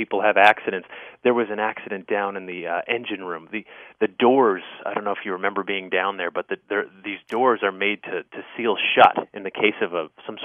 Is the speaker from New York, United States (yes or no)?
no; Newtown, Connecticut, United States; I grew up in Newtown, Connecticut, and it's a great historic little old town.